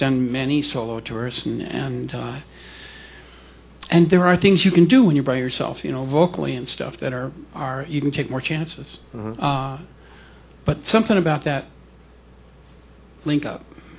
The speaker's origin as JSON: {"language": "English", "region": "California", "country": "United States", "tie": "born or raised there", "said": "I'm a California kid off the beach"}